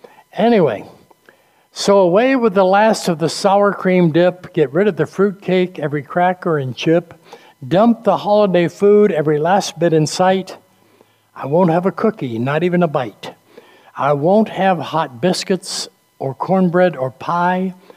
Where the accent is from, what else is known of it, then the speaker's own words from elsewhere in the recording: New England, United States; You know, I grew up in New England